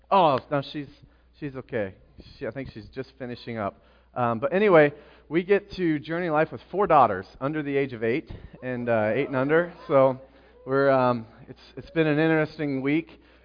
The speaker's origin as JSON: {"language": "English", "town": "Tipp City", "region": "Ohio", "country": "United States", "said": "I'm from Tip City, and I'm going to just start with my daughter."}